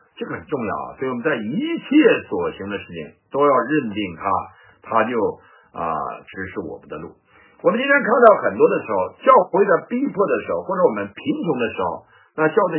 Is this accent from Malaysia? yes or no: no; Northeast China, China; 这个但我也是东北人，但我没那么狡猾了